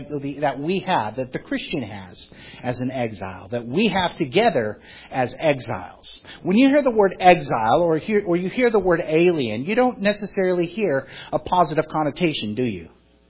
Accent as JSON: {"language": "English", "region": "Texas", "country": "United States", "tie": "born or raised there", "said": "I grew up on the Texas-Mexico border, so going down to Mexico never counted for me because that was just like going home."}